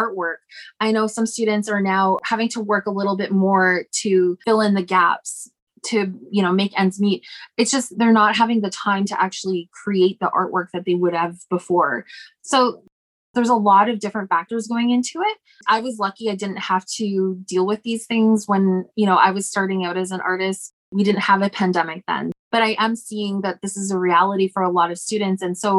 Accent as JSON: {"language": "English", "region": "Nova Scotia", "country": "Canada", "tie": "born or raised there", "said": "Growing up in Nova Scotia, it's different. It's not as mountainous. It's a lot of ocean, a lot of open space, a lot of, you know, lighthouses and brightly colored homes."}